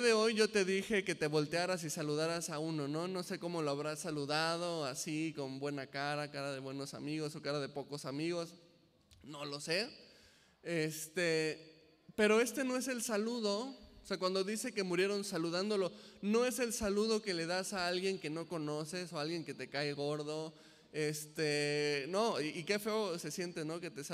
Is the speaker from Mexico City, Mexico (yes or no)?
yes; Mexico City, Mexico; más allá de identificarme como mexicano o chilango, ¿no?, en mi caso, que soy del DF, o veracruzano